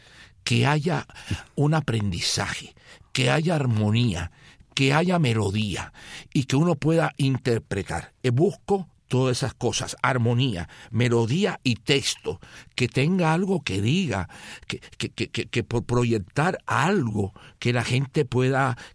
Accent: Cuba; somos hermanos, somos cubanos.

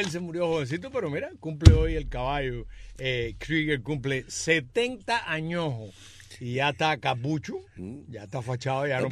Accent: Havana, Cuba; yo soy habanero

